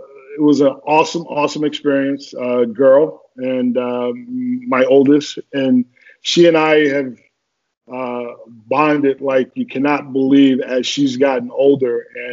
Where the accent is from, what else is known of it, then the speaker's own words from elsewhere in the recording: Newark, New Jersey, United States; growing up in Newark, New Jersey, you know, you go and ask your mom for $25 a month to play for karate classes.